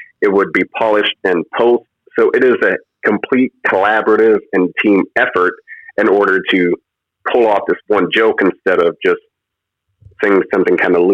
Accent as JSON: {"language": "English", "region": "Indiana", "country": "United States", "tie": "born or raised there", "said": "growing up in Indiana, I come from a truck driving family."}